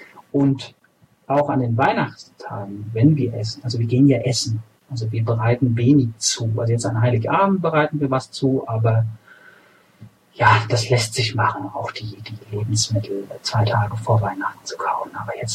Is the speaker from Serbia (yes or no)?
no; Spain; Wir als Spanier